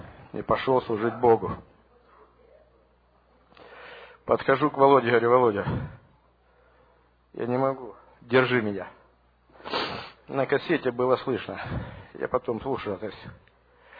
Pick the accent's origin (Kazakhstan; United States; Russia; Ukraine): United States; Portland; я из Портленда.